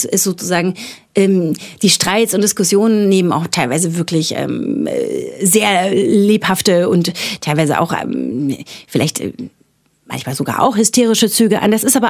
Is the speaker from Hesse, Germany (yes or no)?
yes; Frankfurt am Main, Hesse, Germany; Ich komme eben aus Frankfurt am Main und habe da studiert